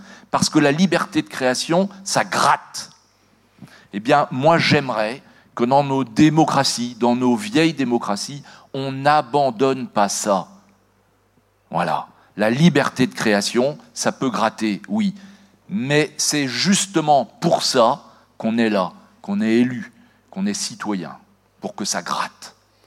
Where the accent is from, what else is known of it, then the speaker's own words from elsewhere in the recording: La Gacilly, Brittany, France; on est d'ici, on est de Payac, on est de la Gacilly, mais on est ouvert au monde.